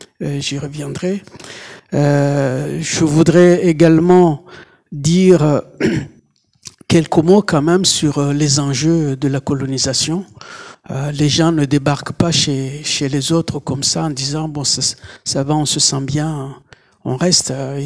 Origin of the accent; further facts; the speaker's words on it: Comoros; en tant que Comorien sous occupation coloniale depuis plus de 40 ans maintenant